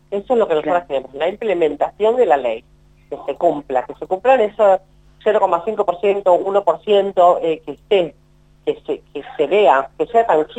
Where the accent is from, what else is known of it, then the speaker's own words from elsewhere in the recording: Patagonia, Argentina; pues somos patagónicos y sabemos que el frío mucho no nos acompaña.